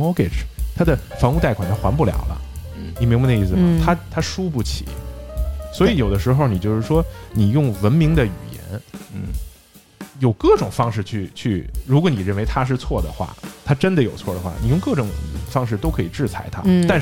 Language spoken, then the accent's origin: Chinese; China; 就是我们中国人在外头